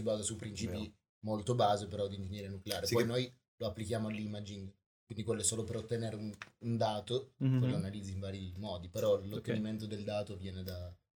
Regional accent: Sicily, Italy; born there; also born or lived in Verona; now in Milan, Italy; Sono nato in Sicilia, ho vissuto a Verona, mi sono trasferito a Milano per fare il Politecnico.

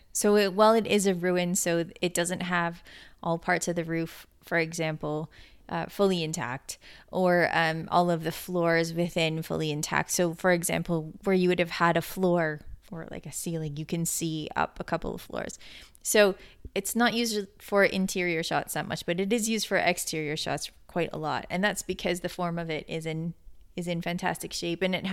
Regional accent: Canada; also born or lived in Edinburgh, United Kingdom; I am Canadian

